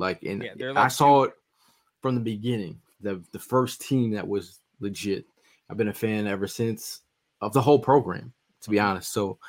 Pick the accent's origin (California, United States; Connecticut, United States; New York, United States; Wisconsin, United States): Connecticut, United States; like, growing up in Connecticut, you didn't really have no pro teams.